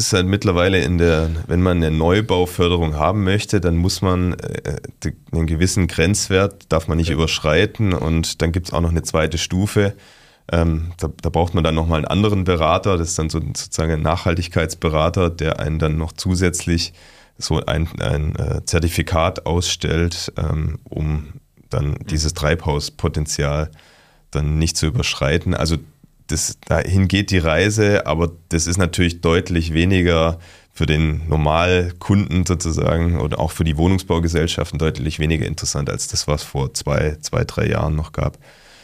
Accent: Nürtingen, Baden-Württemberg, Germany; Ich komme aus Nürtingen, in der Nähe von Stuttgart.

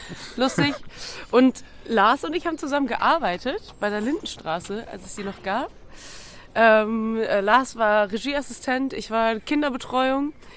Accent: Cologne, North Rhine-Westphalia, Germany; Und ich bin tatsächlich in Flittert aufgewachsen.

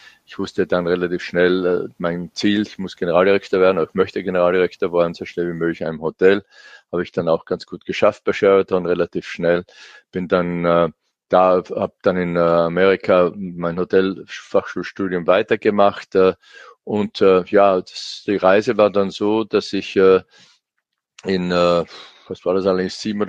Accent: Fohnsdorf, Styria, Austria; Es gibt ja schlechtere Orte aufzuwachsen als in der Obersteiermark. Und ich bin in der Gegend Frohnsdorf aufgewachsen, also auch in der Nähe der Rennstrecke.

